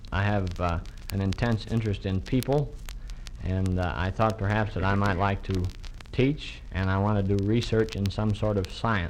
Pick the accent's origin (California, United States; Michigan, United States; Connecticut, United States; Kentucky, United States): Michigan, United States; Nottawa; now in Kalamazoo, United States; Well, my home was originally in Nottawa, but now I live in Kalamazoo.